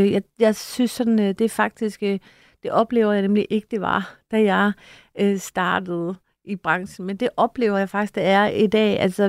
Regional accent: Haderslev, Region of Southern Denmark, Denmark; Jeg voksede op i Haderslev

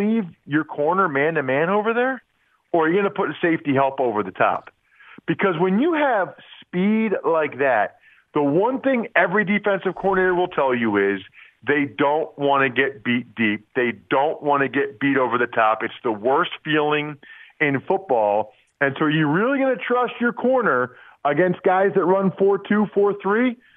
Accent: Pennsylvania, United States; Like, I grew up outside of Philadelphia.

